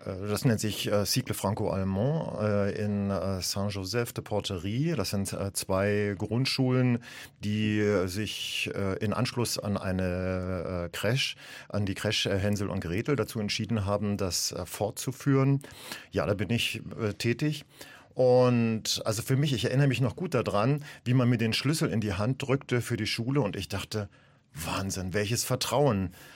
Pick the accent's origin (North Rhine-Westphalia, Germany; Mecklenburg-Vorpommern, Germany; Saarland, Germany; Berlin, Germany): Berlin, Germany; now in Nantes, France; Genau, wir sind ja Berliner.